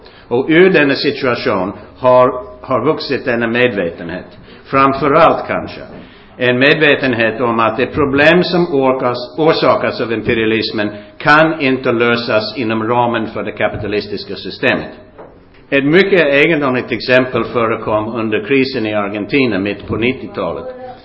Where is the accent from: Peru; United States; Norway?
United States; Brooklyn, New York; moved away as an adult; also born or lived in France / England; now in Sweden; Jag var född i Brooklyn, New York i 1935 och jag växte upp i USA, kom till Europa 1959, har bott i Frankrike, England och Sverige.